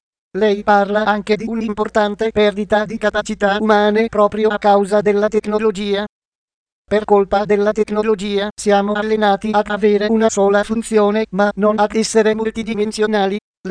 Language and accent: Italian; Sweden; Italian is a second language; moved away; E quando sono tornata nel mio paese, in Svezia, c'erano ragazzine di 6 anni che morivano di fame perché non si credevano magre abbastanza.